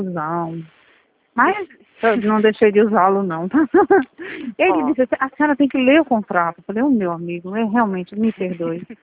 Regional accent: São Paulo, Brazil; São Paulo. É São Paulo, São Paulo. Isso, eu nasci no Hospital São Luís. Morei na Avenida Miruna.

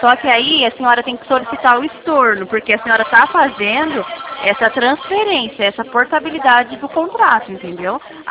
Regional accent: Limeira, São Paulo, Brazil; eu sou de Limeira, né?

